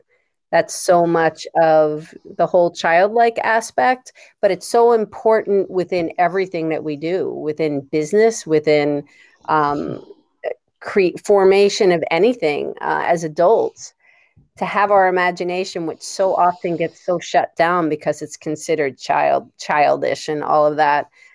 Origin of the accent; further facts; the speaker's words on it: Philadelphia, Pennsylvania, United States; all the way from the States, from, you know, we grew up in right outside of Philadelphia, Pennsylvania.